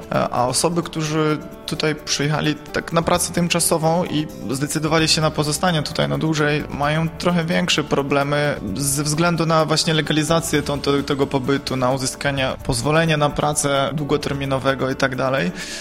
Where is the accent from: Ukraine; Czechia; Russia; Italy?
Ukraine; Kirovohrad Oblast; now in Opole, Poland; jestem z Ukrainy, z obwodu Kirowogrodzkiego, taki centrum Ukrainy. W Opolu pracuję na Uniwersytecie Opolskim.